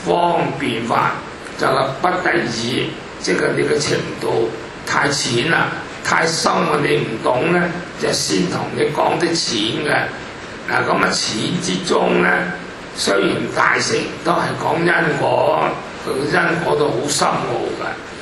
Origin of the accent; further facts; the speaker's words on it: China; 所以呢啲牛咧對我哋中國人啊，可以講咧由農村嘅人啊，係一個好大嘅恩德。